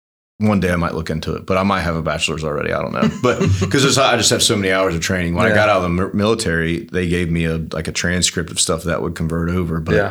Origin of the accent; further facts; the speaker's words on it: Petersburg, Kentucky, United States; But grew up in Petersburg, went to Connor High School, graduated high school, played a year of football at Thomas More.